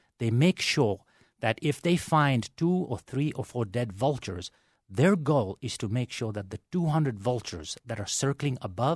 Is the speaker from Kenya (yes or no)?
yes; Kenya; I was based in Kenya. In fact, I'm Kenyan. Kenyan was home for me.